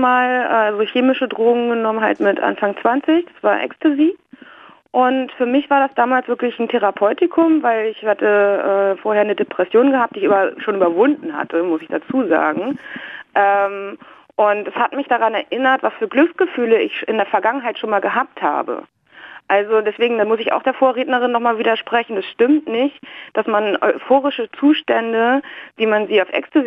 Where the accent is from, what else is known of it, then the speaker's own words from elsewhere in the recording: Hamburg, Germany; Ich komme aus Hamburg, da hat man dann schon auf dem Kiez so ein paar Leute gesehen